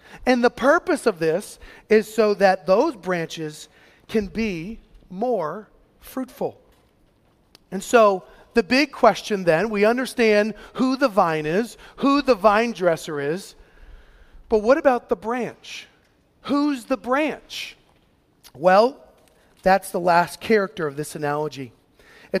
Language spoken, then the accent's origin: English; the South, United States; Well, I'm a Christian because I grew up in the South.